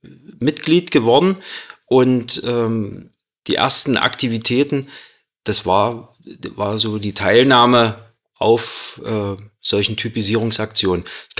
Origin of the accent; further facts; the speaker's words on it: Wittenberg, Saxony-Anhalt, Germany; also born or lived in Magdeburg; Also 1965 wurde ich geboren in Wittenberg, bin dort zur Schule gegangen, habe dort das Abitur abgelegt. Danach folgte das Studium Humanmedizin in Magdeburg.